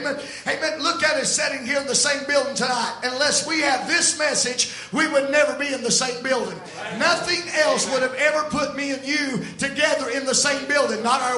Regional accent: Southern United States, United States; moved away as an adult; originally, I am from the South. I moved up north about 5 years ago.

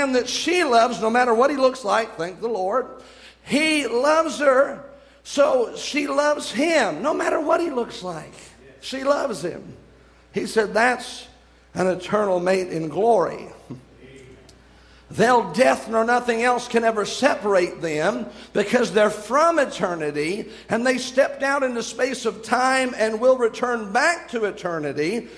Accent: United States; I'm from the United States. We shake hands here.

